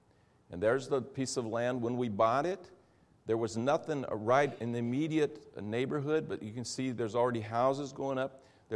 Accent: Brazil; I grew up in Brazil, as I mentioned today

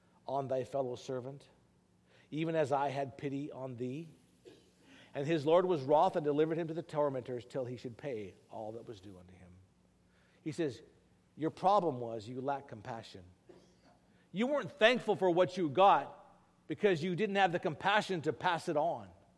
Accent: Oregon, United States; where I grew up in Western Oregon, between Salem and Lincoln City, in the hills there

